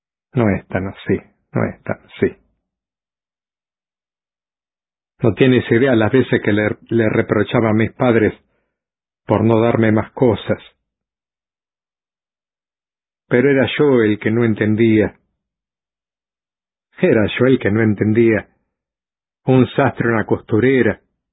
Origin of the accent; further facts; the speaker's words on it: Málaga, Andalusia, Spain; Yo prácticamente viví toda mi niñez en Caposta, la capital de Málaga. Papá era sastre, mamá costurera, tenían un pequeño negocio